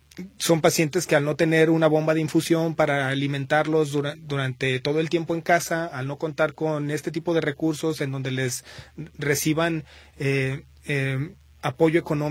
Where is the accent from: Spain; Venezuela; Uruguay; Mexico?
Mexico; Es muy difícil que nuestra cultura como mexicanos pueda tomar decisiones de forma aguda